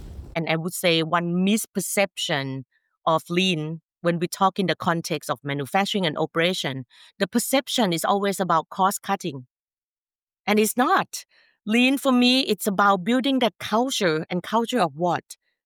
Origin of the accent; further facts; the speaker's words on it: Thailand; English is a second language; I'm from Thailand